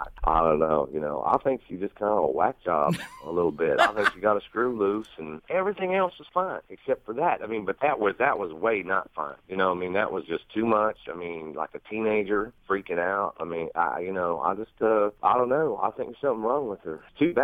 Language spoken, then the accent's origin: English; the South, United States; I'm from the South, and she's from the South.